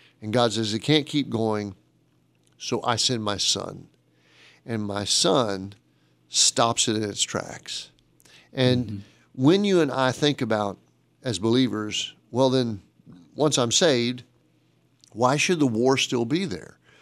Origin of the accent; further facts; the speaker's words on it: Massachusetts, United States; But I was raised in Massachusetts, and we made snowmen.